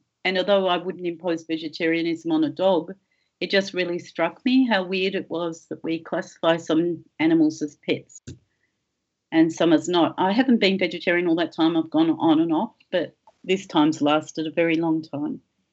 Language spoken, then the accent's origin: English; Melbourne, Victoria, Australia; moved away as an adult; also born or lived in England; now in Canberra, Australia; Melbourne, which is where I grew up. I was born in England but moved to Melbourne when I was a baby.